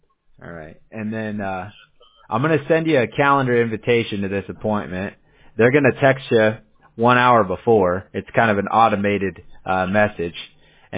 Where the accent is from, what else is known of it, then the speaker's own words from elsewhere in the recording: Newport Beach, California, United States; I grew up in Newport Beach in Orange County, Southern California.